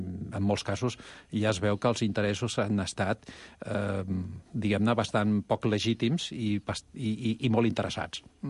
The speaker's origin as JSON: {"language": "Catalan", "region": "Catalonia", "country": "Spain", "said": "ara parlo de Catalunya com a català que sóc"}